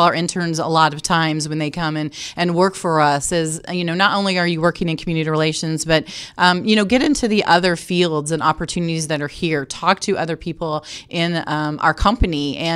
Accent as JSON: {"language": "English", "town": "Indianapolis", "region": "Indiana", "country": "United States", "said": "I was able to come back here, back home. I am from Indianapolis, and do an internship here for the Pacers"}